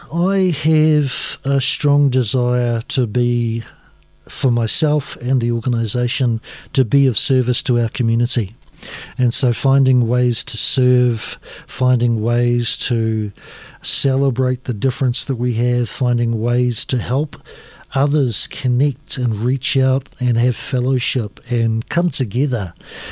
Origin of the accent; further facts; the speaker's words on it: Auckland, New Zealand; I grew up in South Auckland